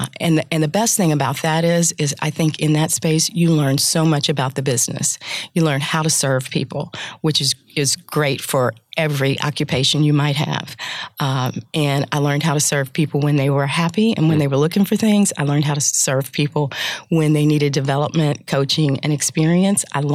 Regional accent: Indiana, United States; So I grew up in Indiana, which was a great place to be.

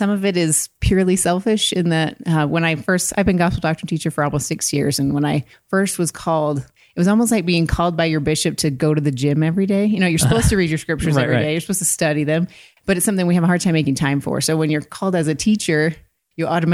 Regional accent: Blackfoot, Idaho, United States; also born or lived in Illinois; I was born in Illinois, but spent most of my growing up years in Idaho. I'm from Blackfoot.

